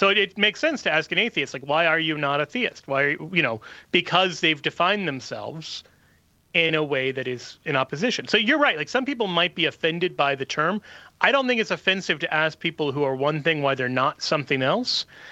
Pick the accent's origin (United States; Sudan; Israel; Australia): United States; Midwest; I'm a Midwesterner as well.